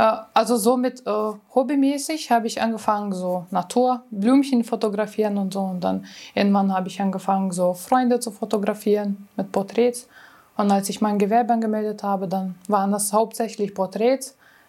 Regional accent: Lithuania; German is a second language; moved away as an adult; now in Germany; ich komme ursprünglich aus Litauen, bin 27 Jahre alt, bin so knapp 6 Jahre in Deutschland.

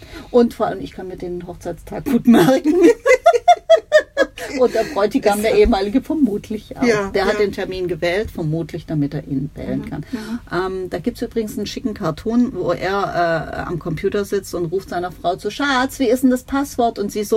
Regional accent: Baden-Württemberg, Germany; Als Schwabe

